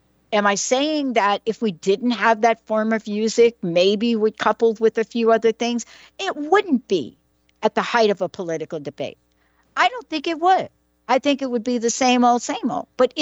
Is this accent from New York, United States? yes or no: yes; Bronx, New York, United States; Now, I come from the Bronx, and I swear that is the home of rap.